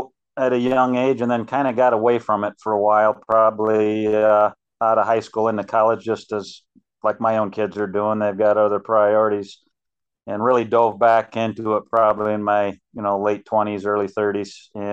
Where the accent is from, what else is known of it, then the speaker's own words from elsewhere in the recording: Michigan, United States; Oh, yeah.